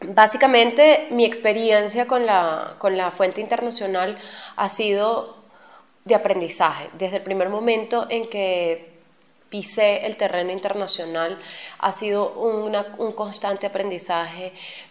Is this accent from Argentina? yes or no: no; Venezuela; moved away as an adult; now in Colombia; ya yo tengo más de 12 años de experiencia profesional en mi país, en Venezuela, y aquí en Colombia ya tengo 6 años ejerciendo el periodismo.